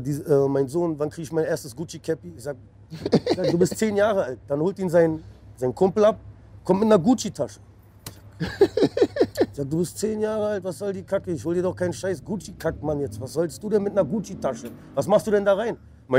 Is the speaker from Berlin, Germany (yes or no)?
yes; Berlin, Germany; Charlottenburg. Aber ob die Leute mir nicht glauben oder nicht, ich bin in Zehlendorf geboren.